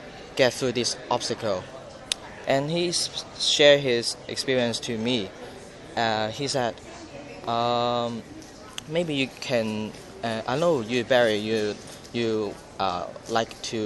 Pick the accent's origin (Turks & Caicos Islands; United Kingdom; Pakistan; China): China; English is a second language; reading is very hard for our Chinese people.